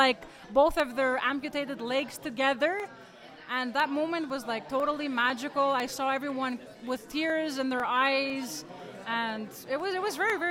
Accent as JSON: {"language": "English", "country": "Canada", "said": "I'm from Canada."}